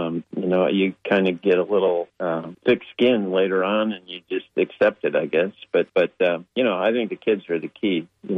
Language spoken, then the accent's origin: English; Chicago, Illinois, United States; also born or lived in Cleveland / Detroit; At the beginning, I grew up in Chicago and Cleveland and Detroit